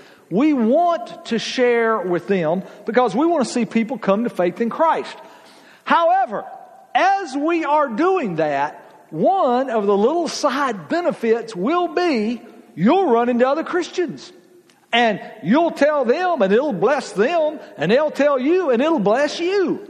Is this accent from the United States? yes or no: yes; Georgia, United States; y'all, I am from Georgia, you have to cut me a little slack.